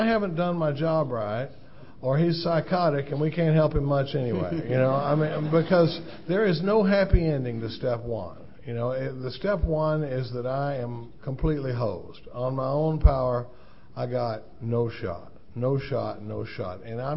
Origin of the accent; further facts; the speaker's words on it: Austin, Texas, United States; We come from Austin, Texas, and I'm not seeing a lot of burnt orange around here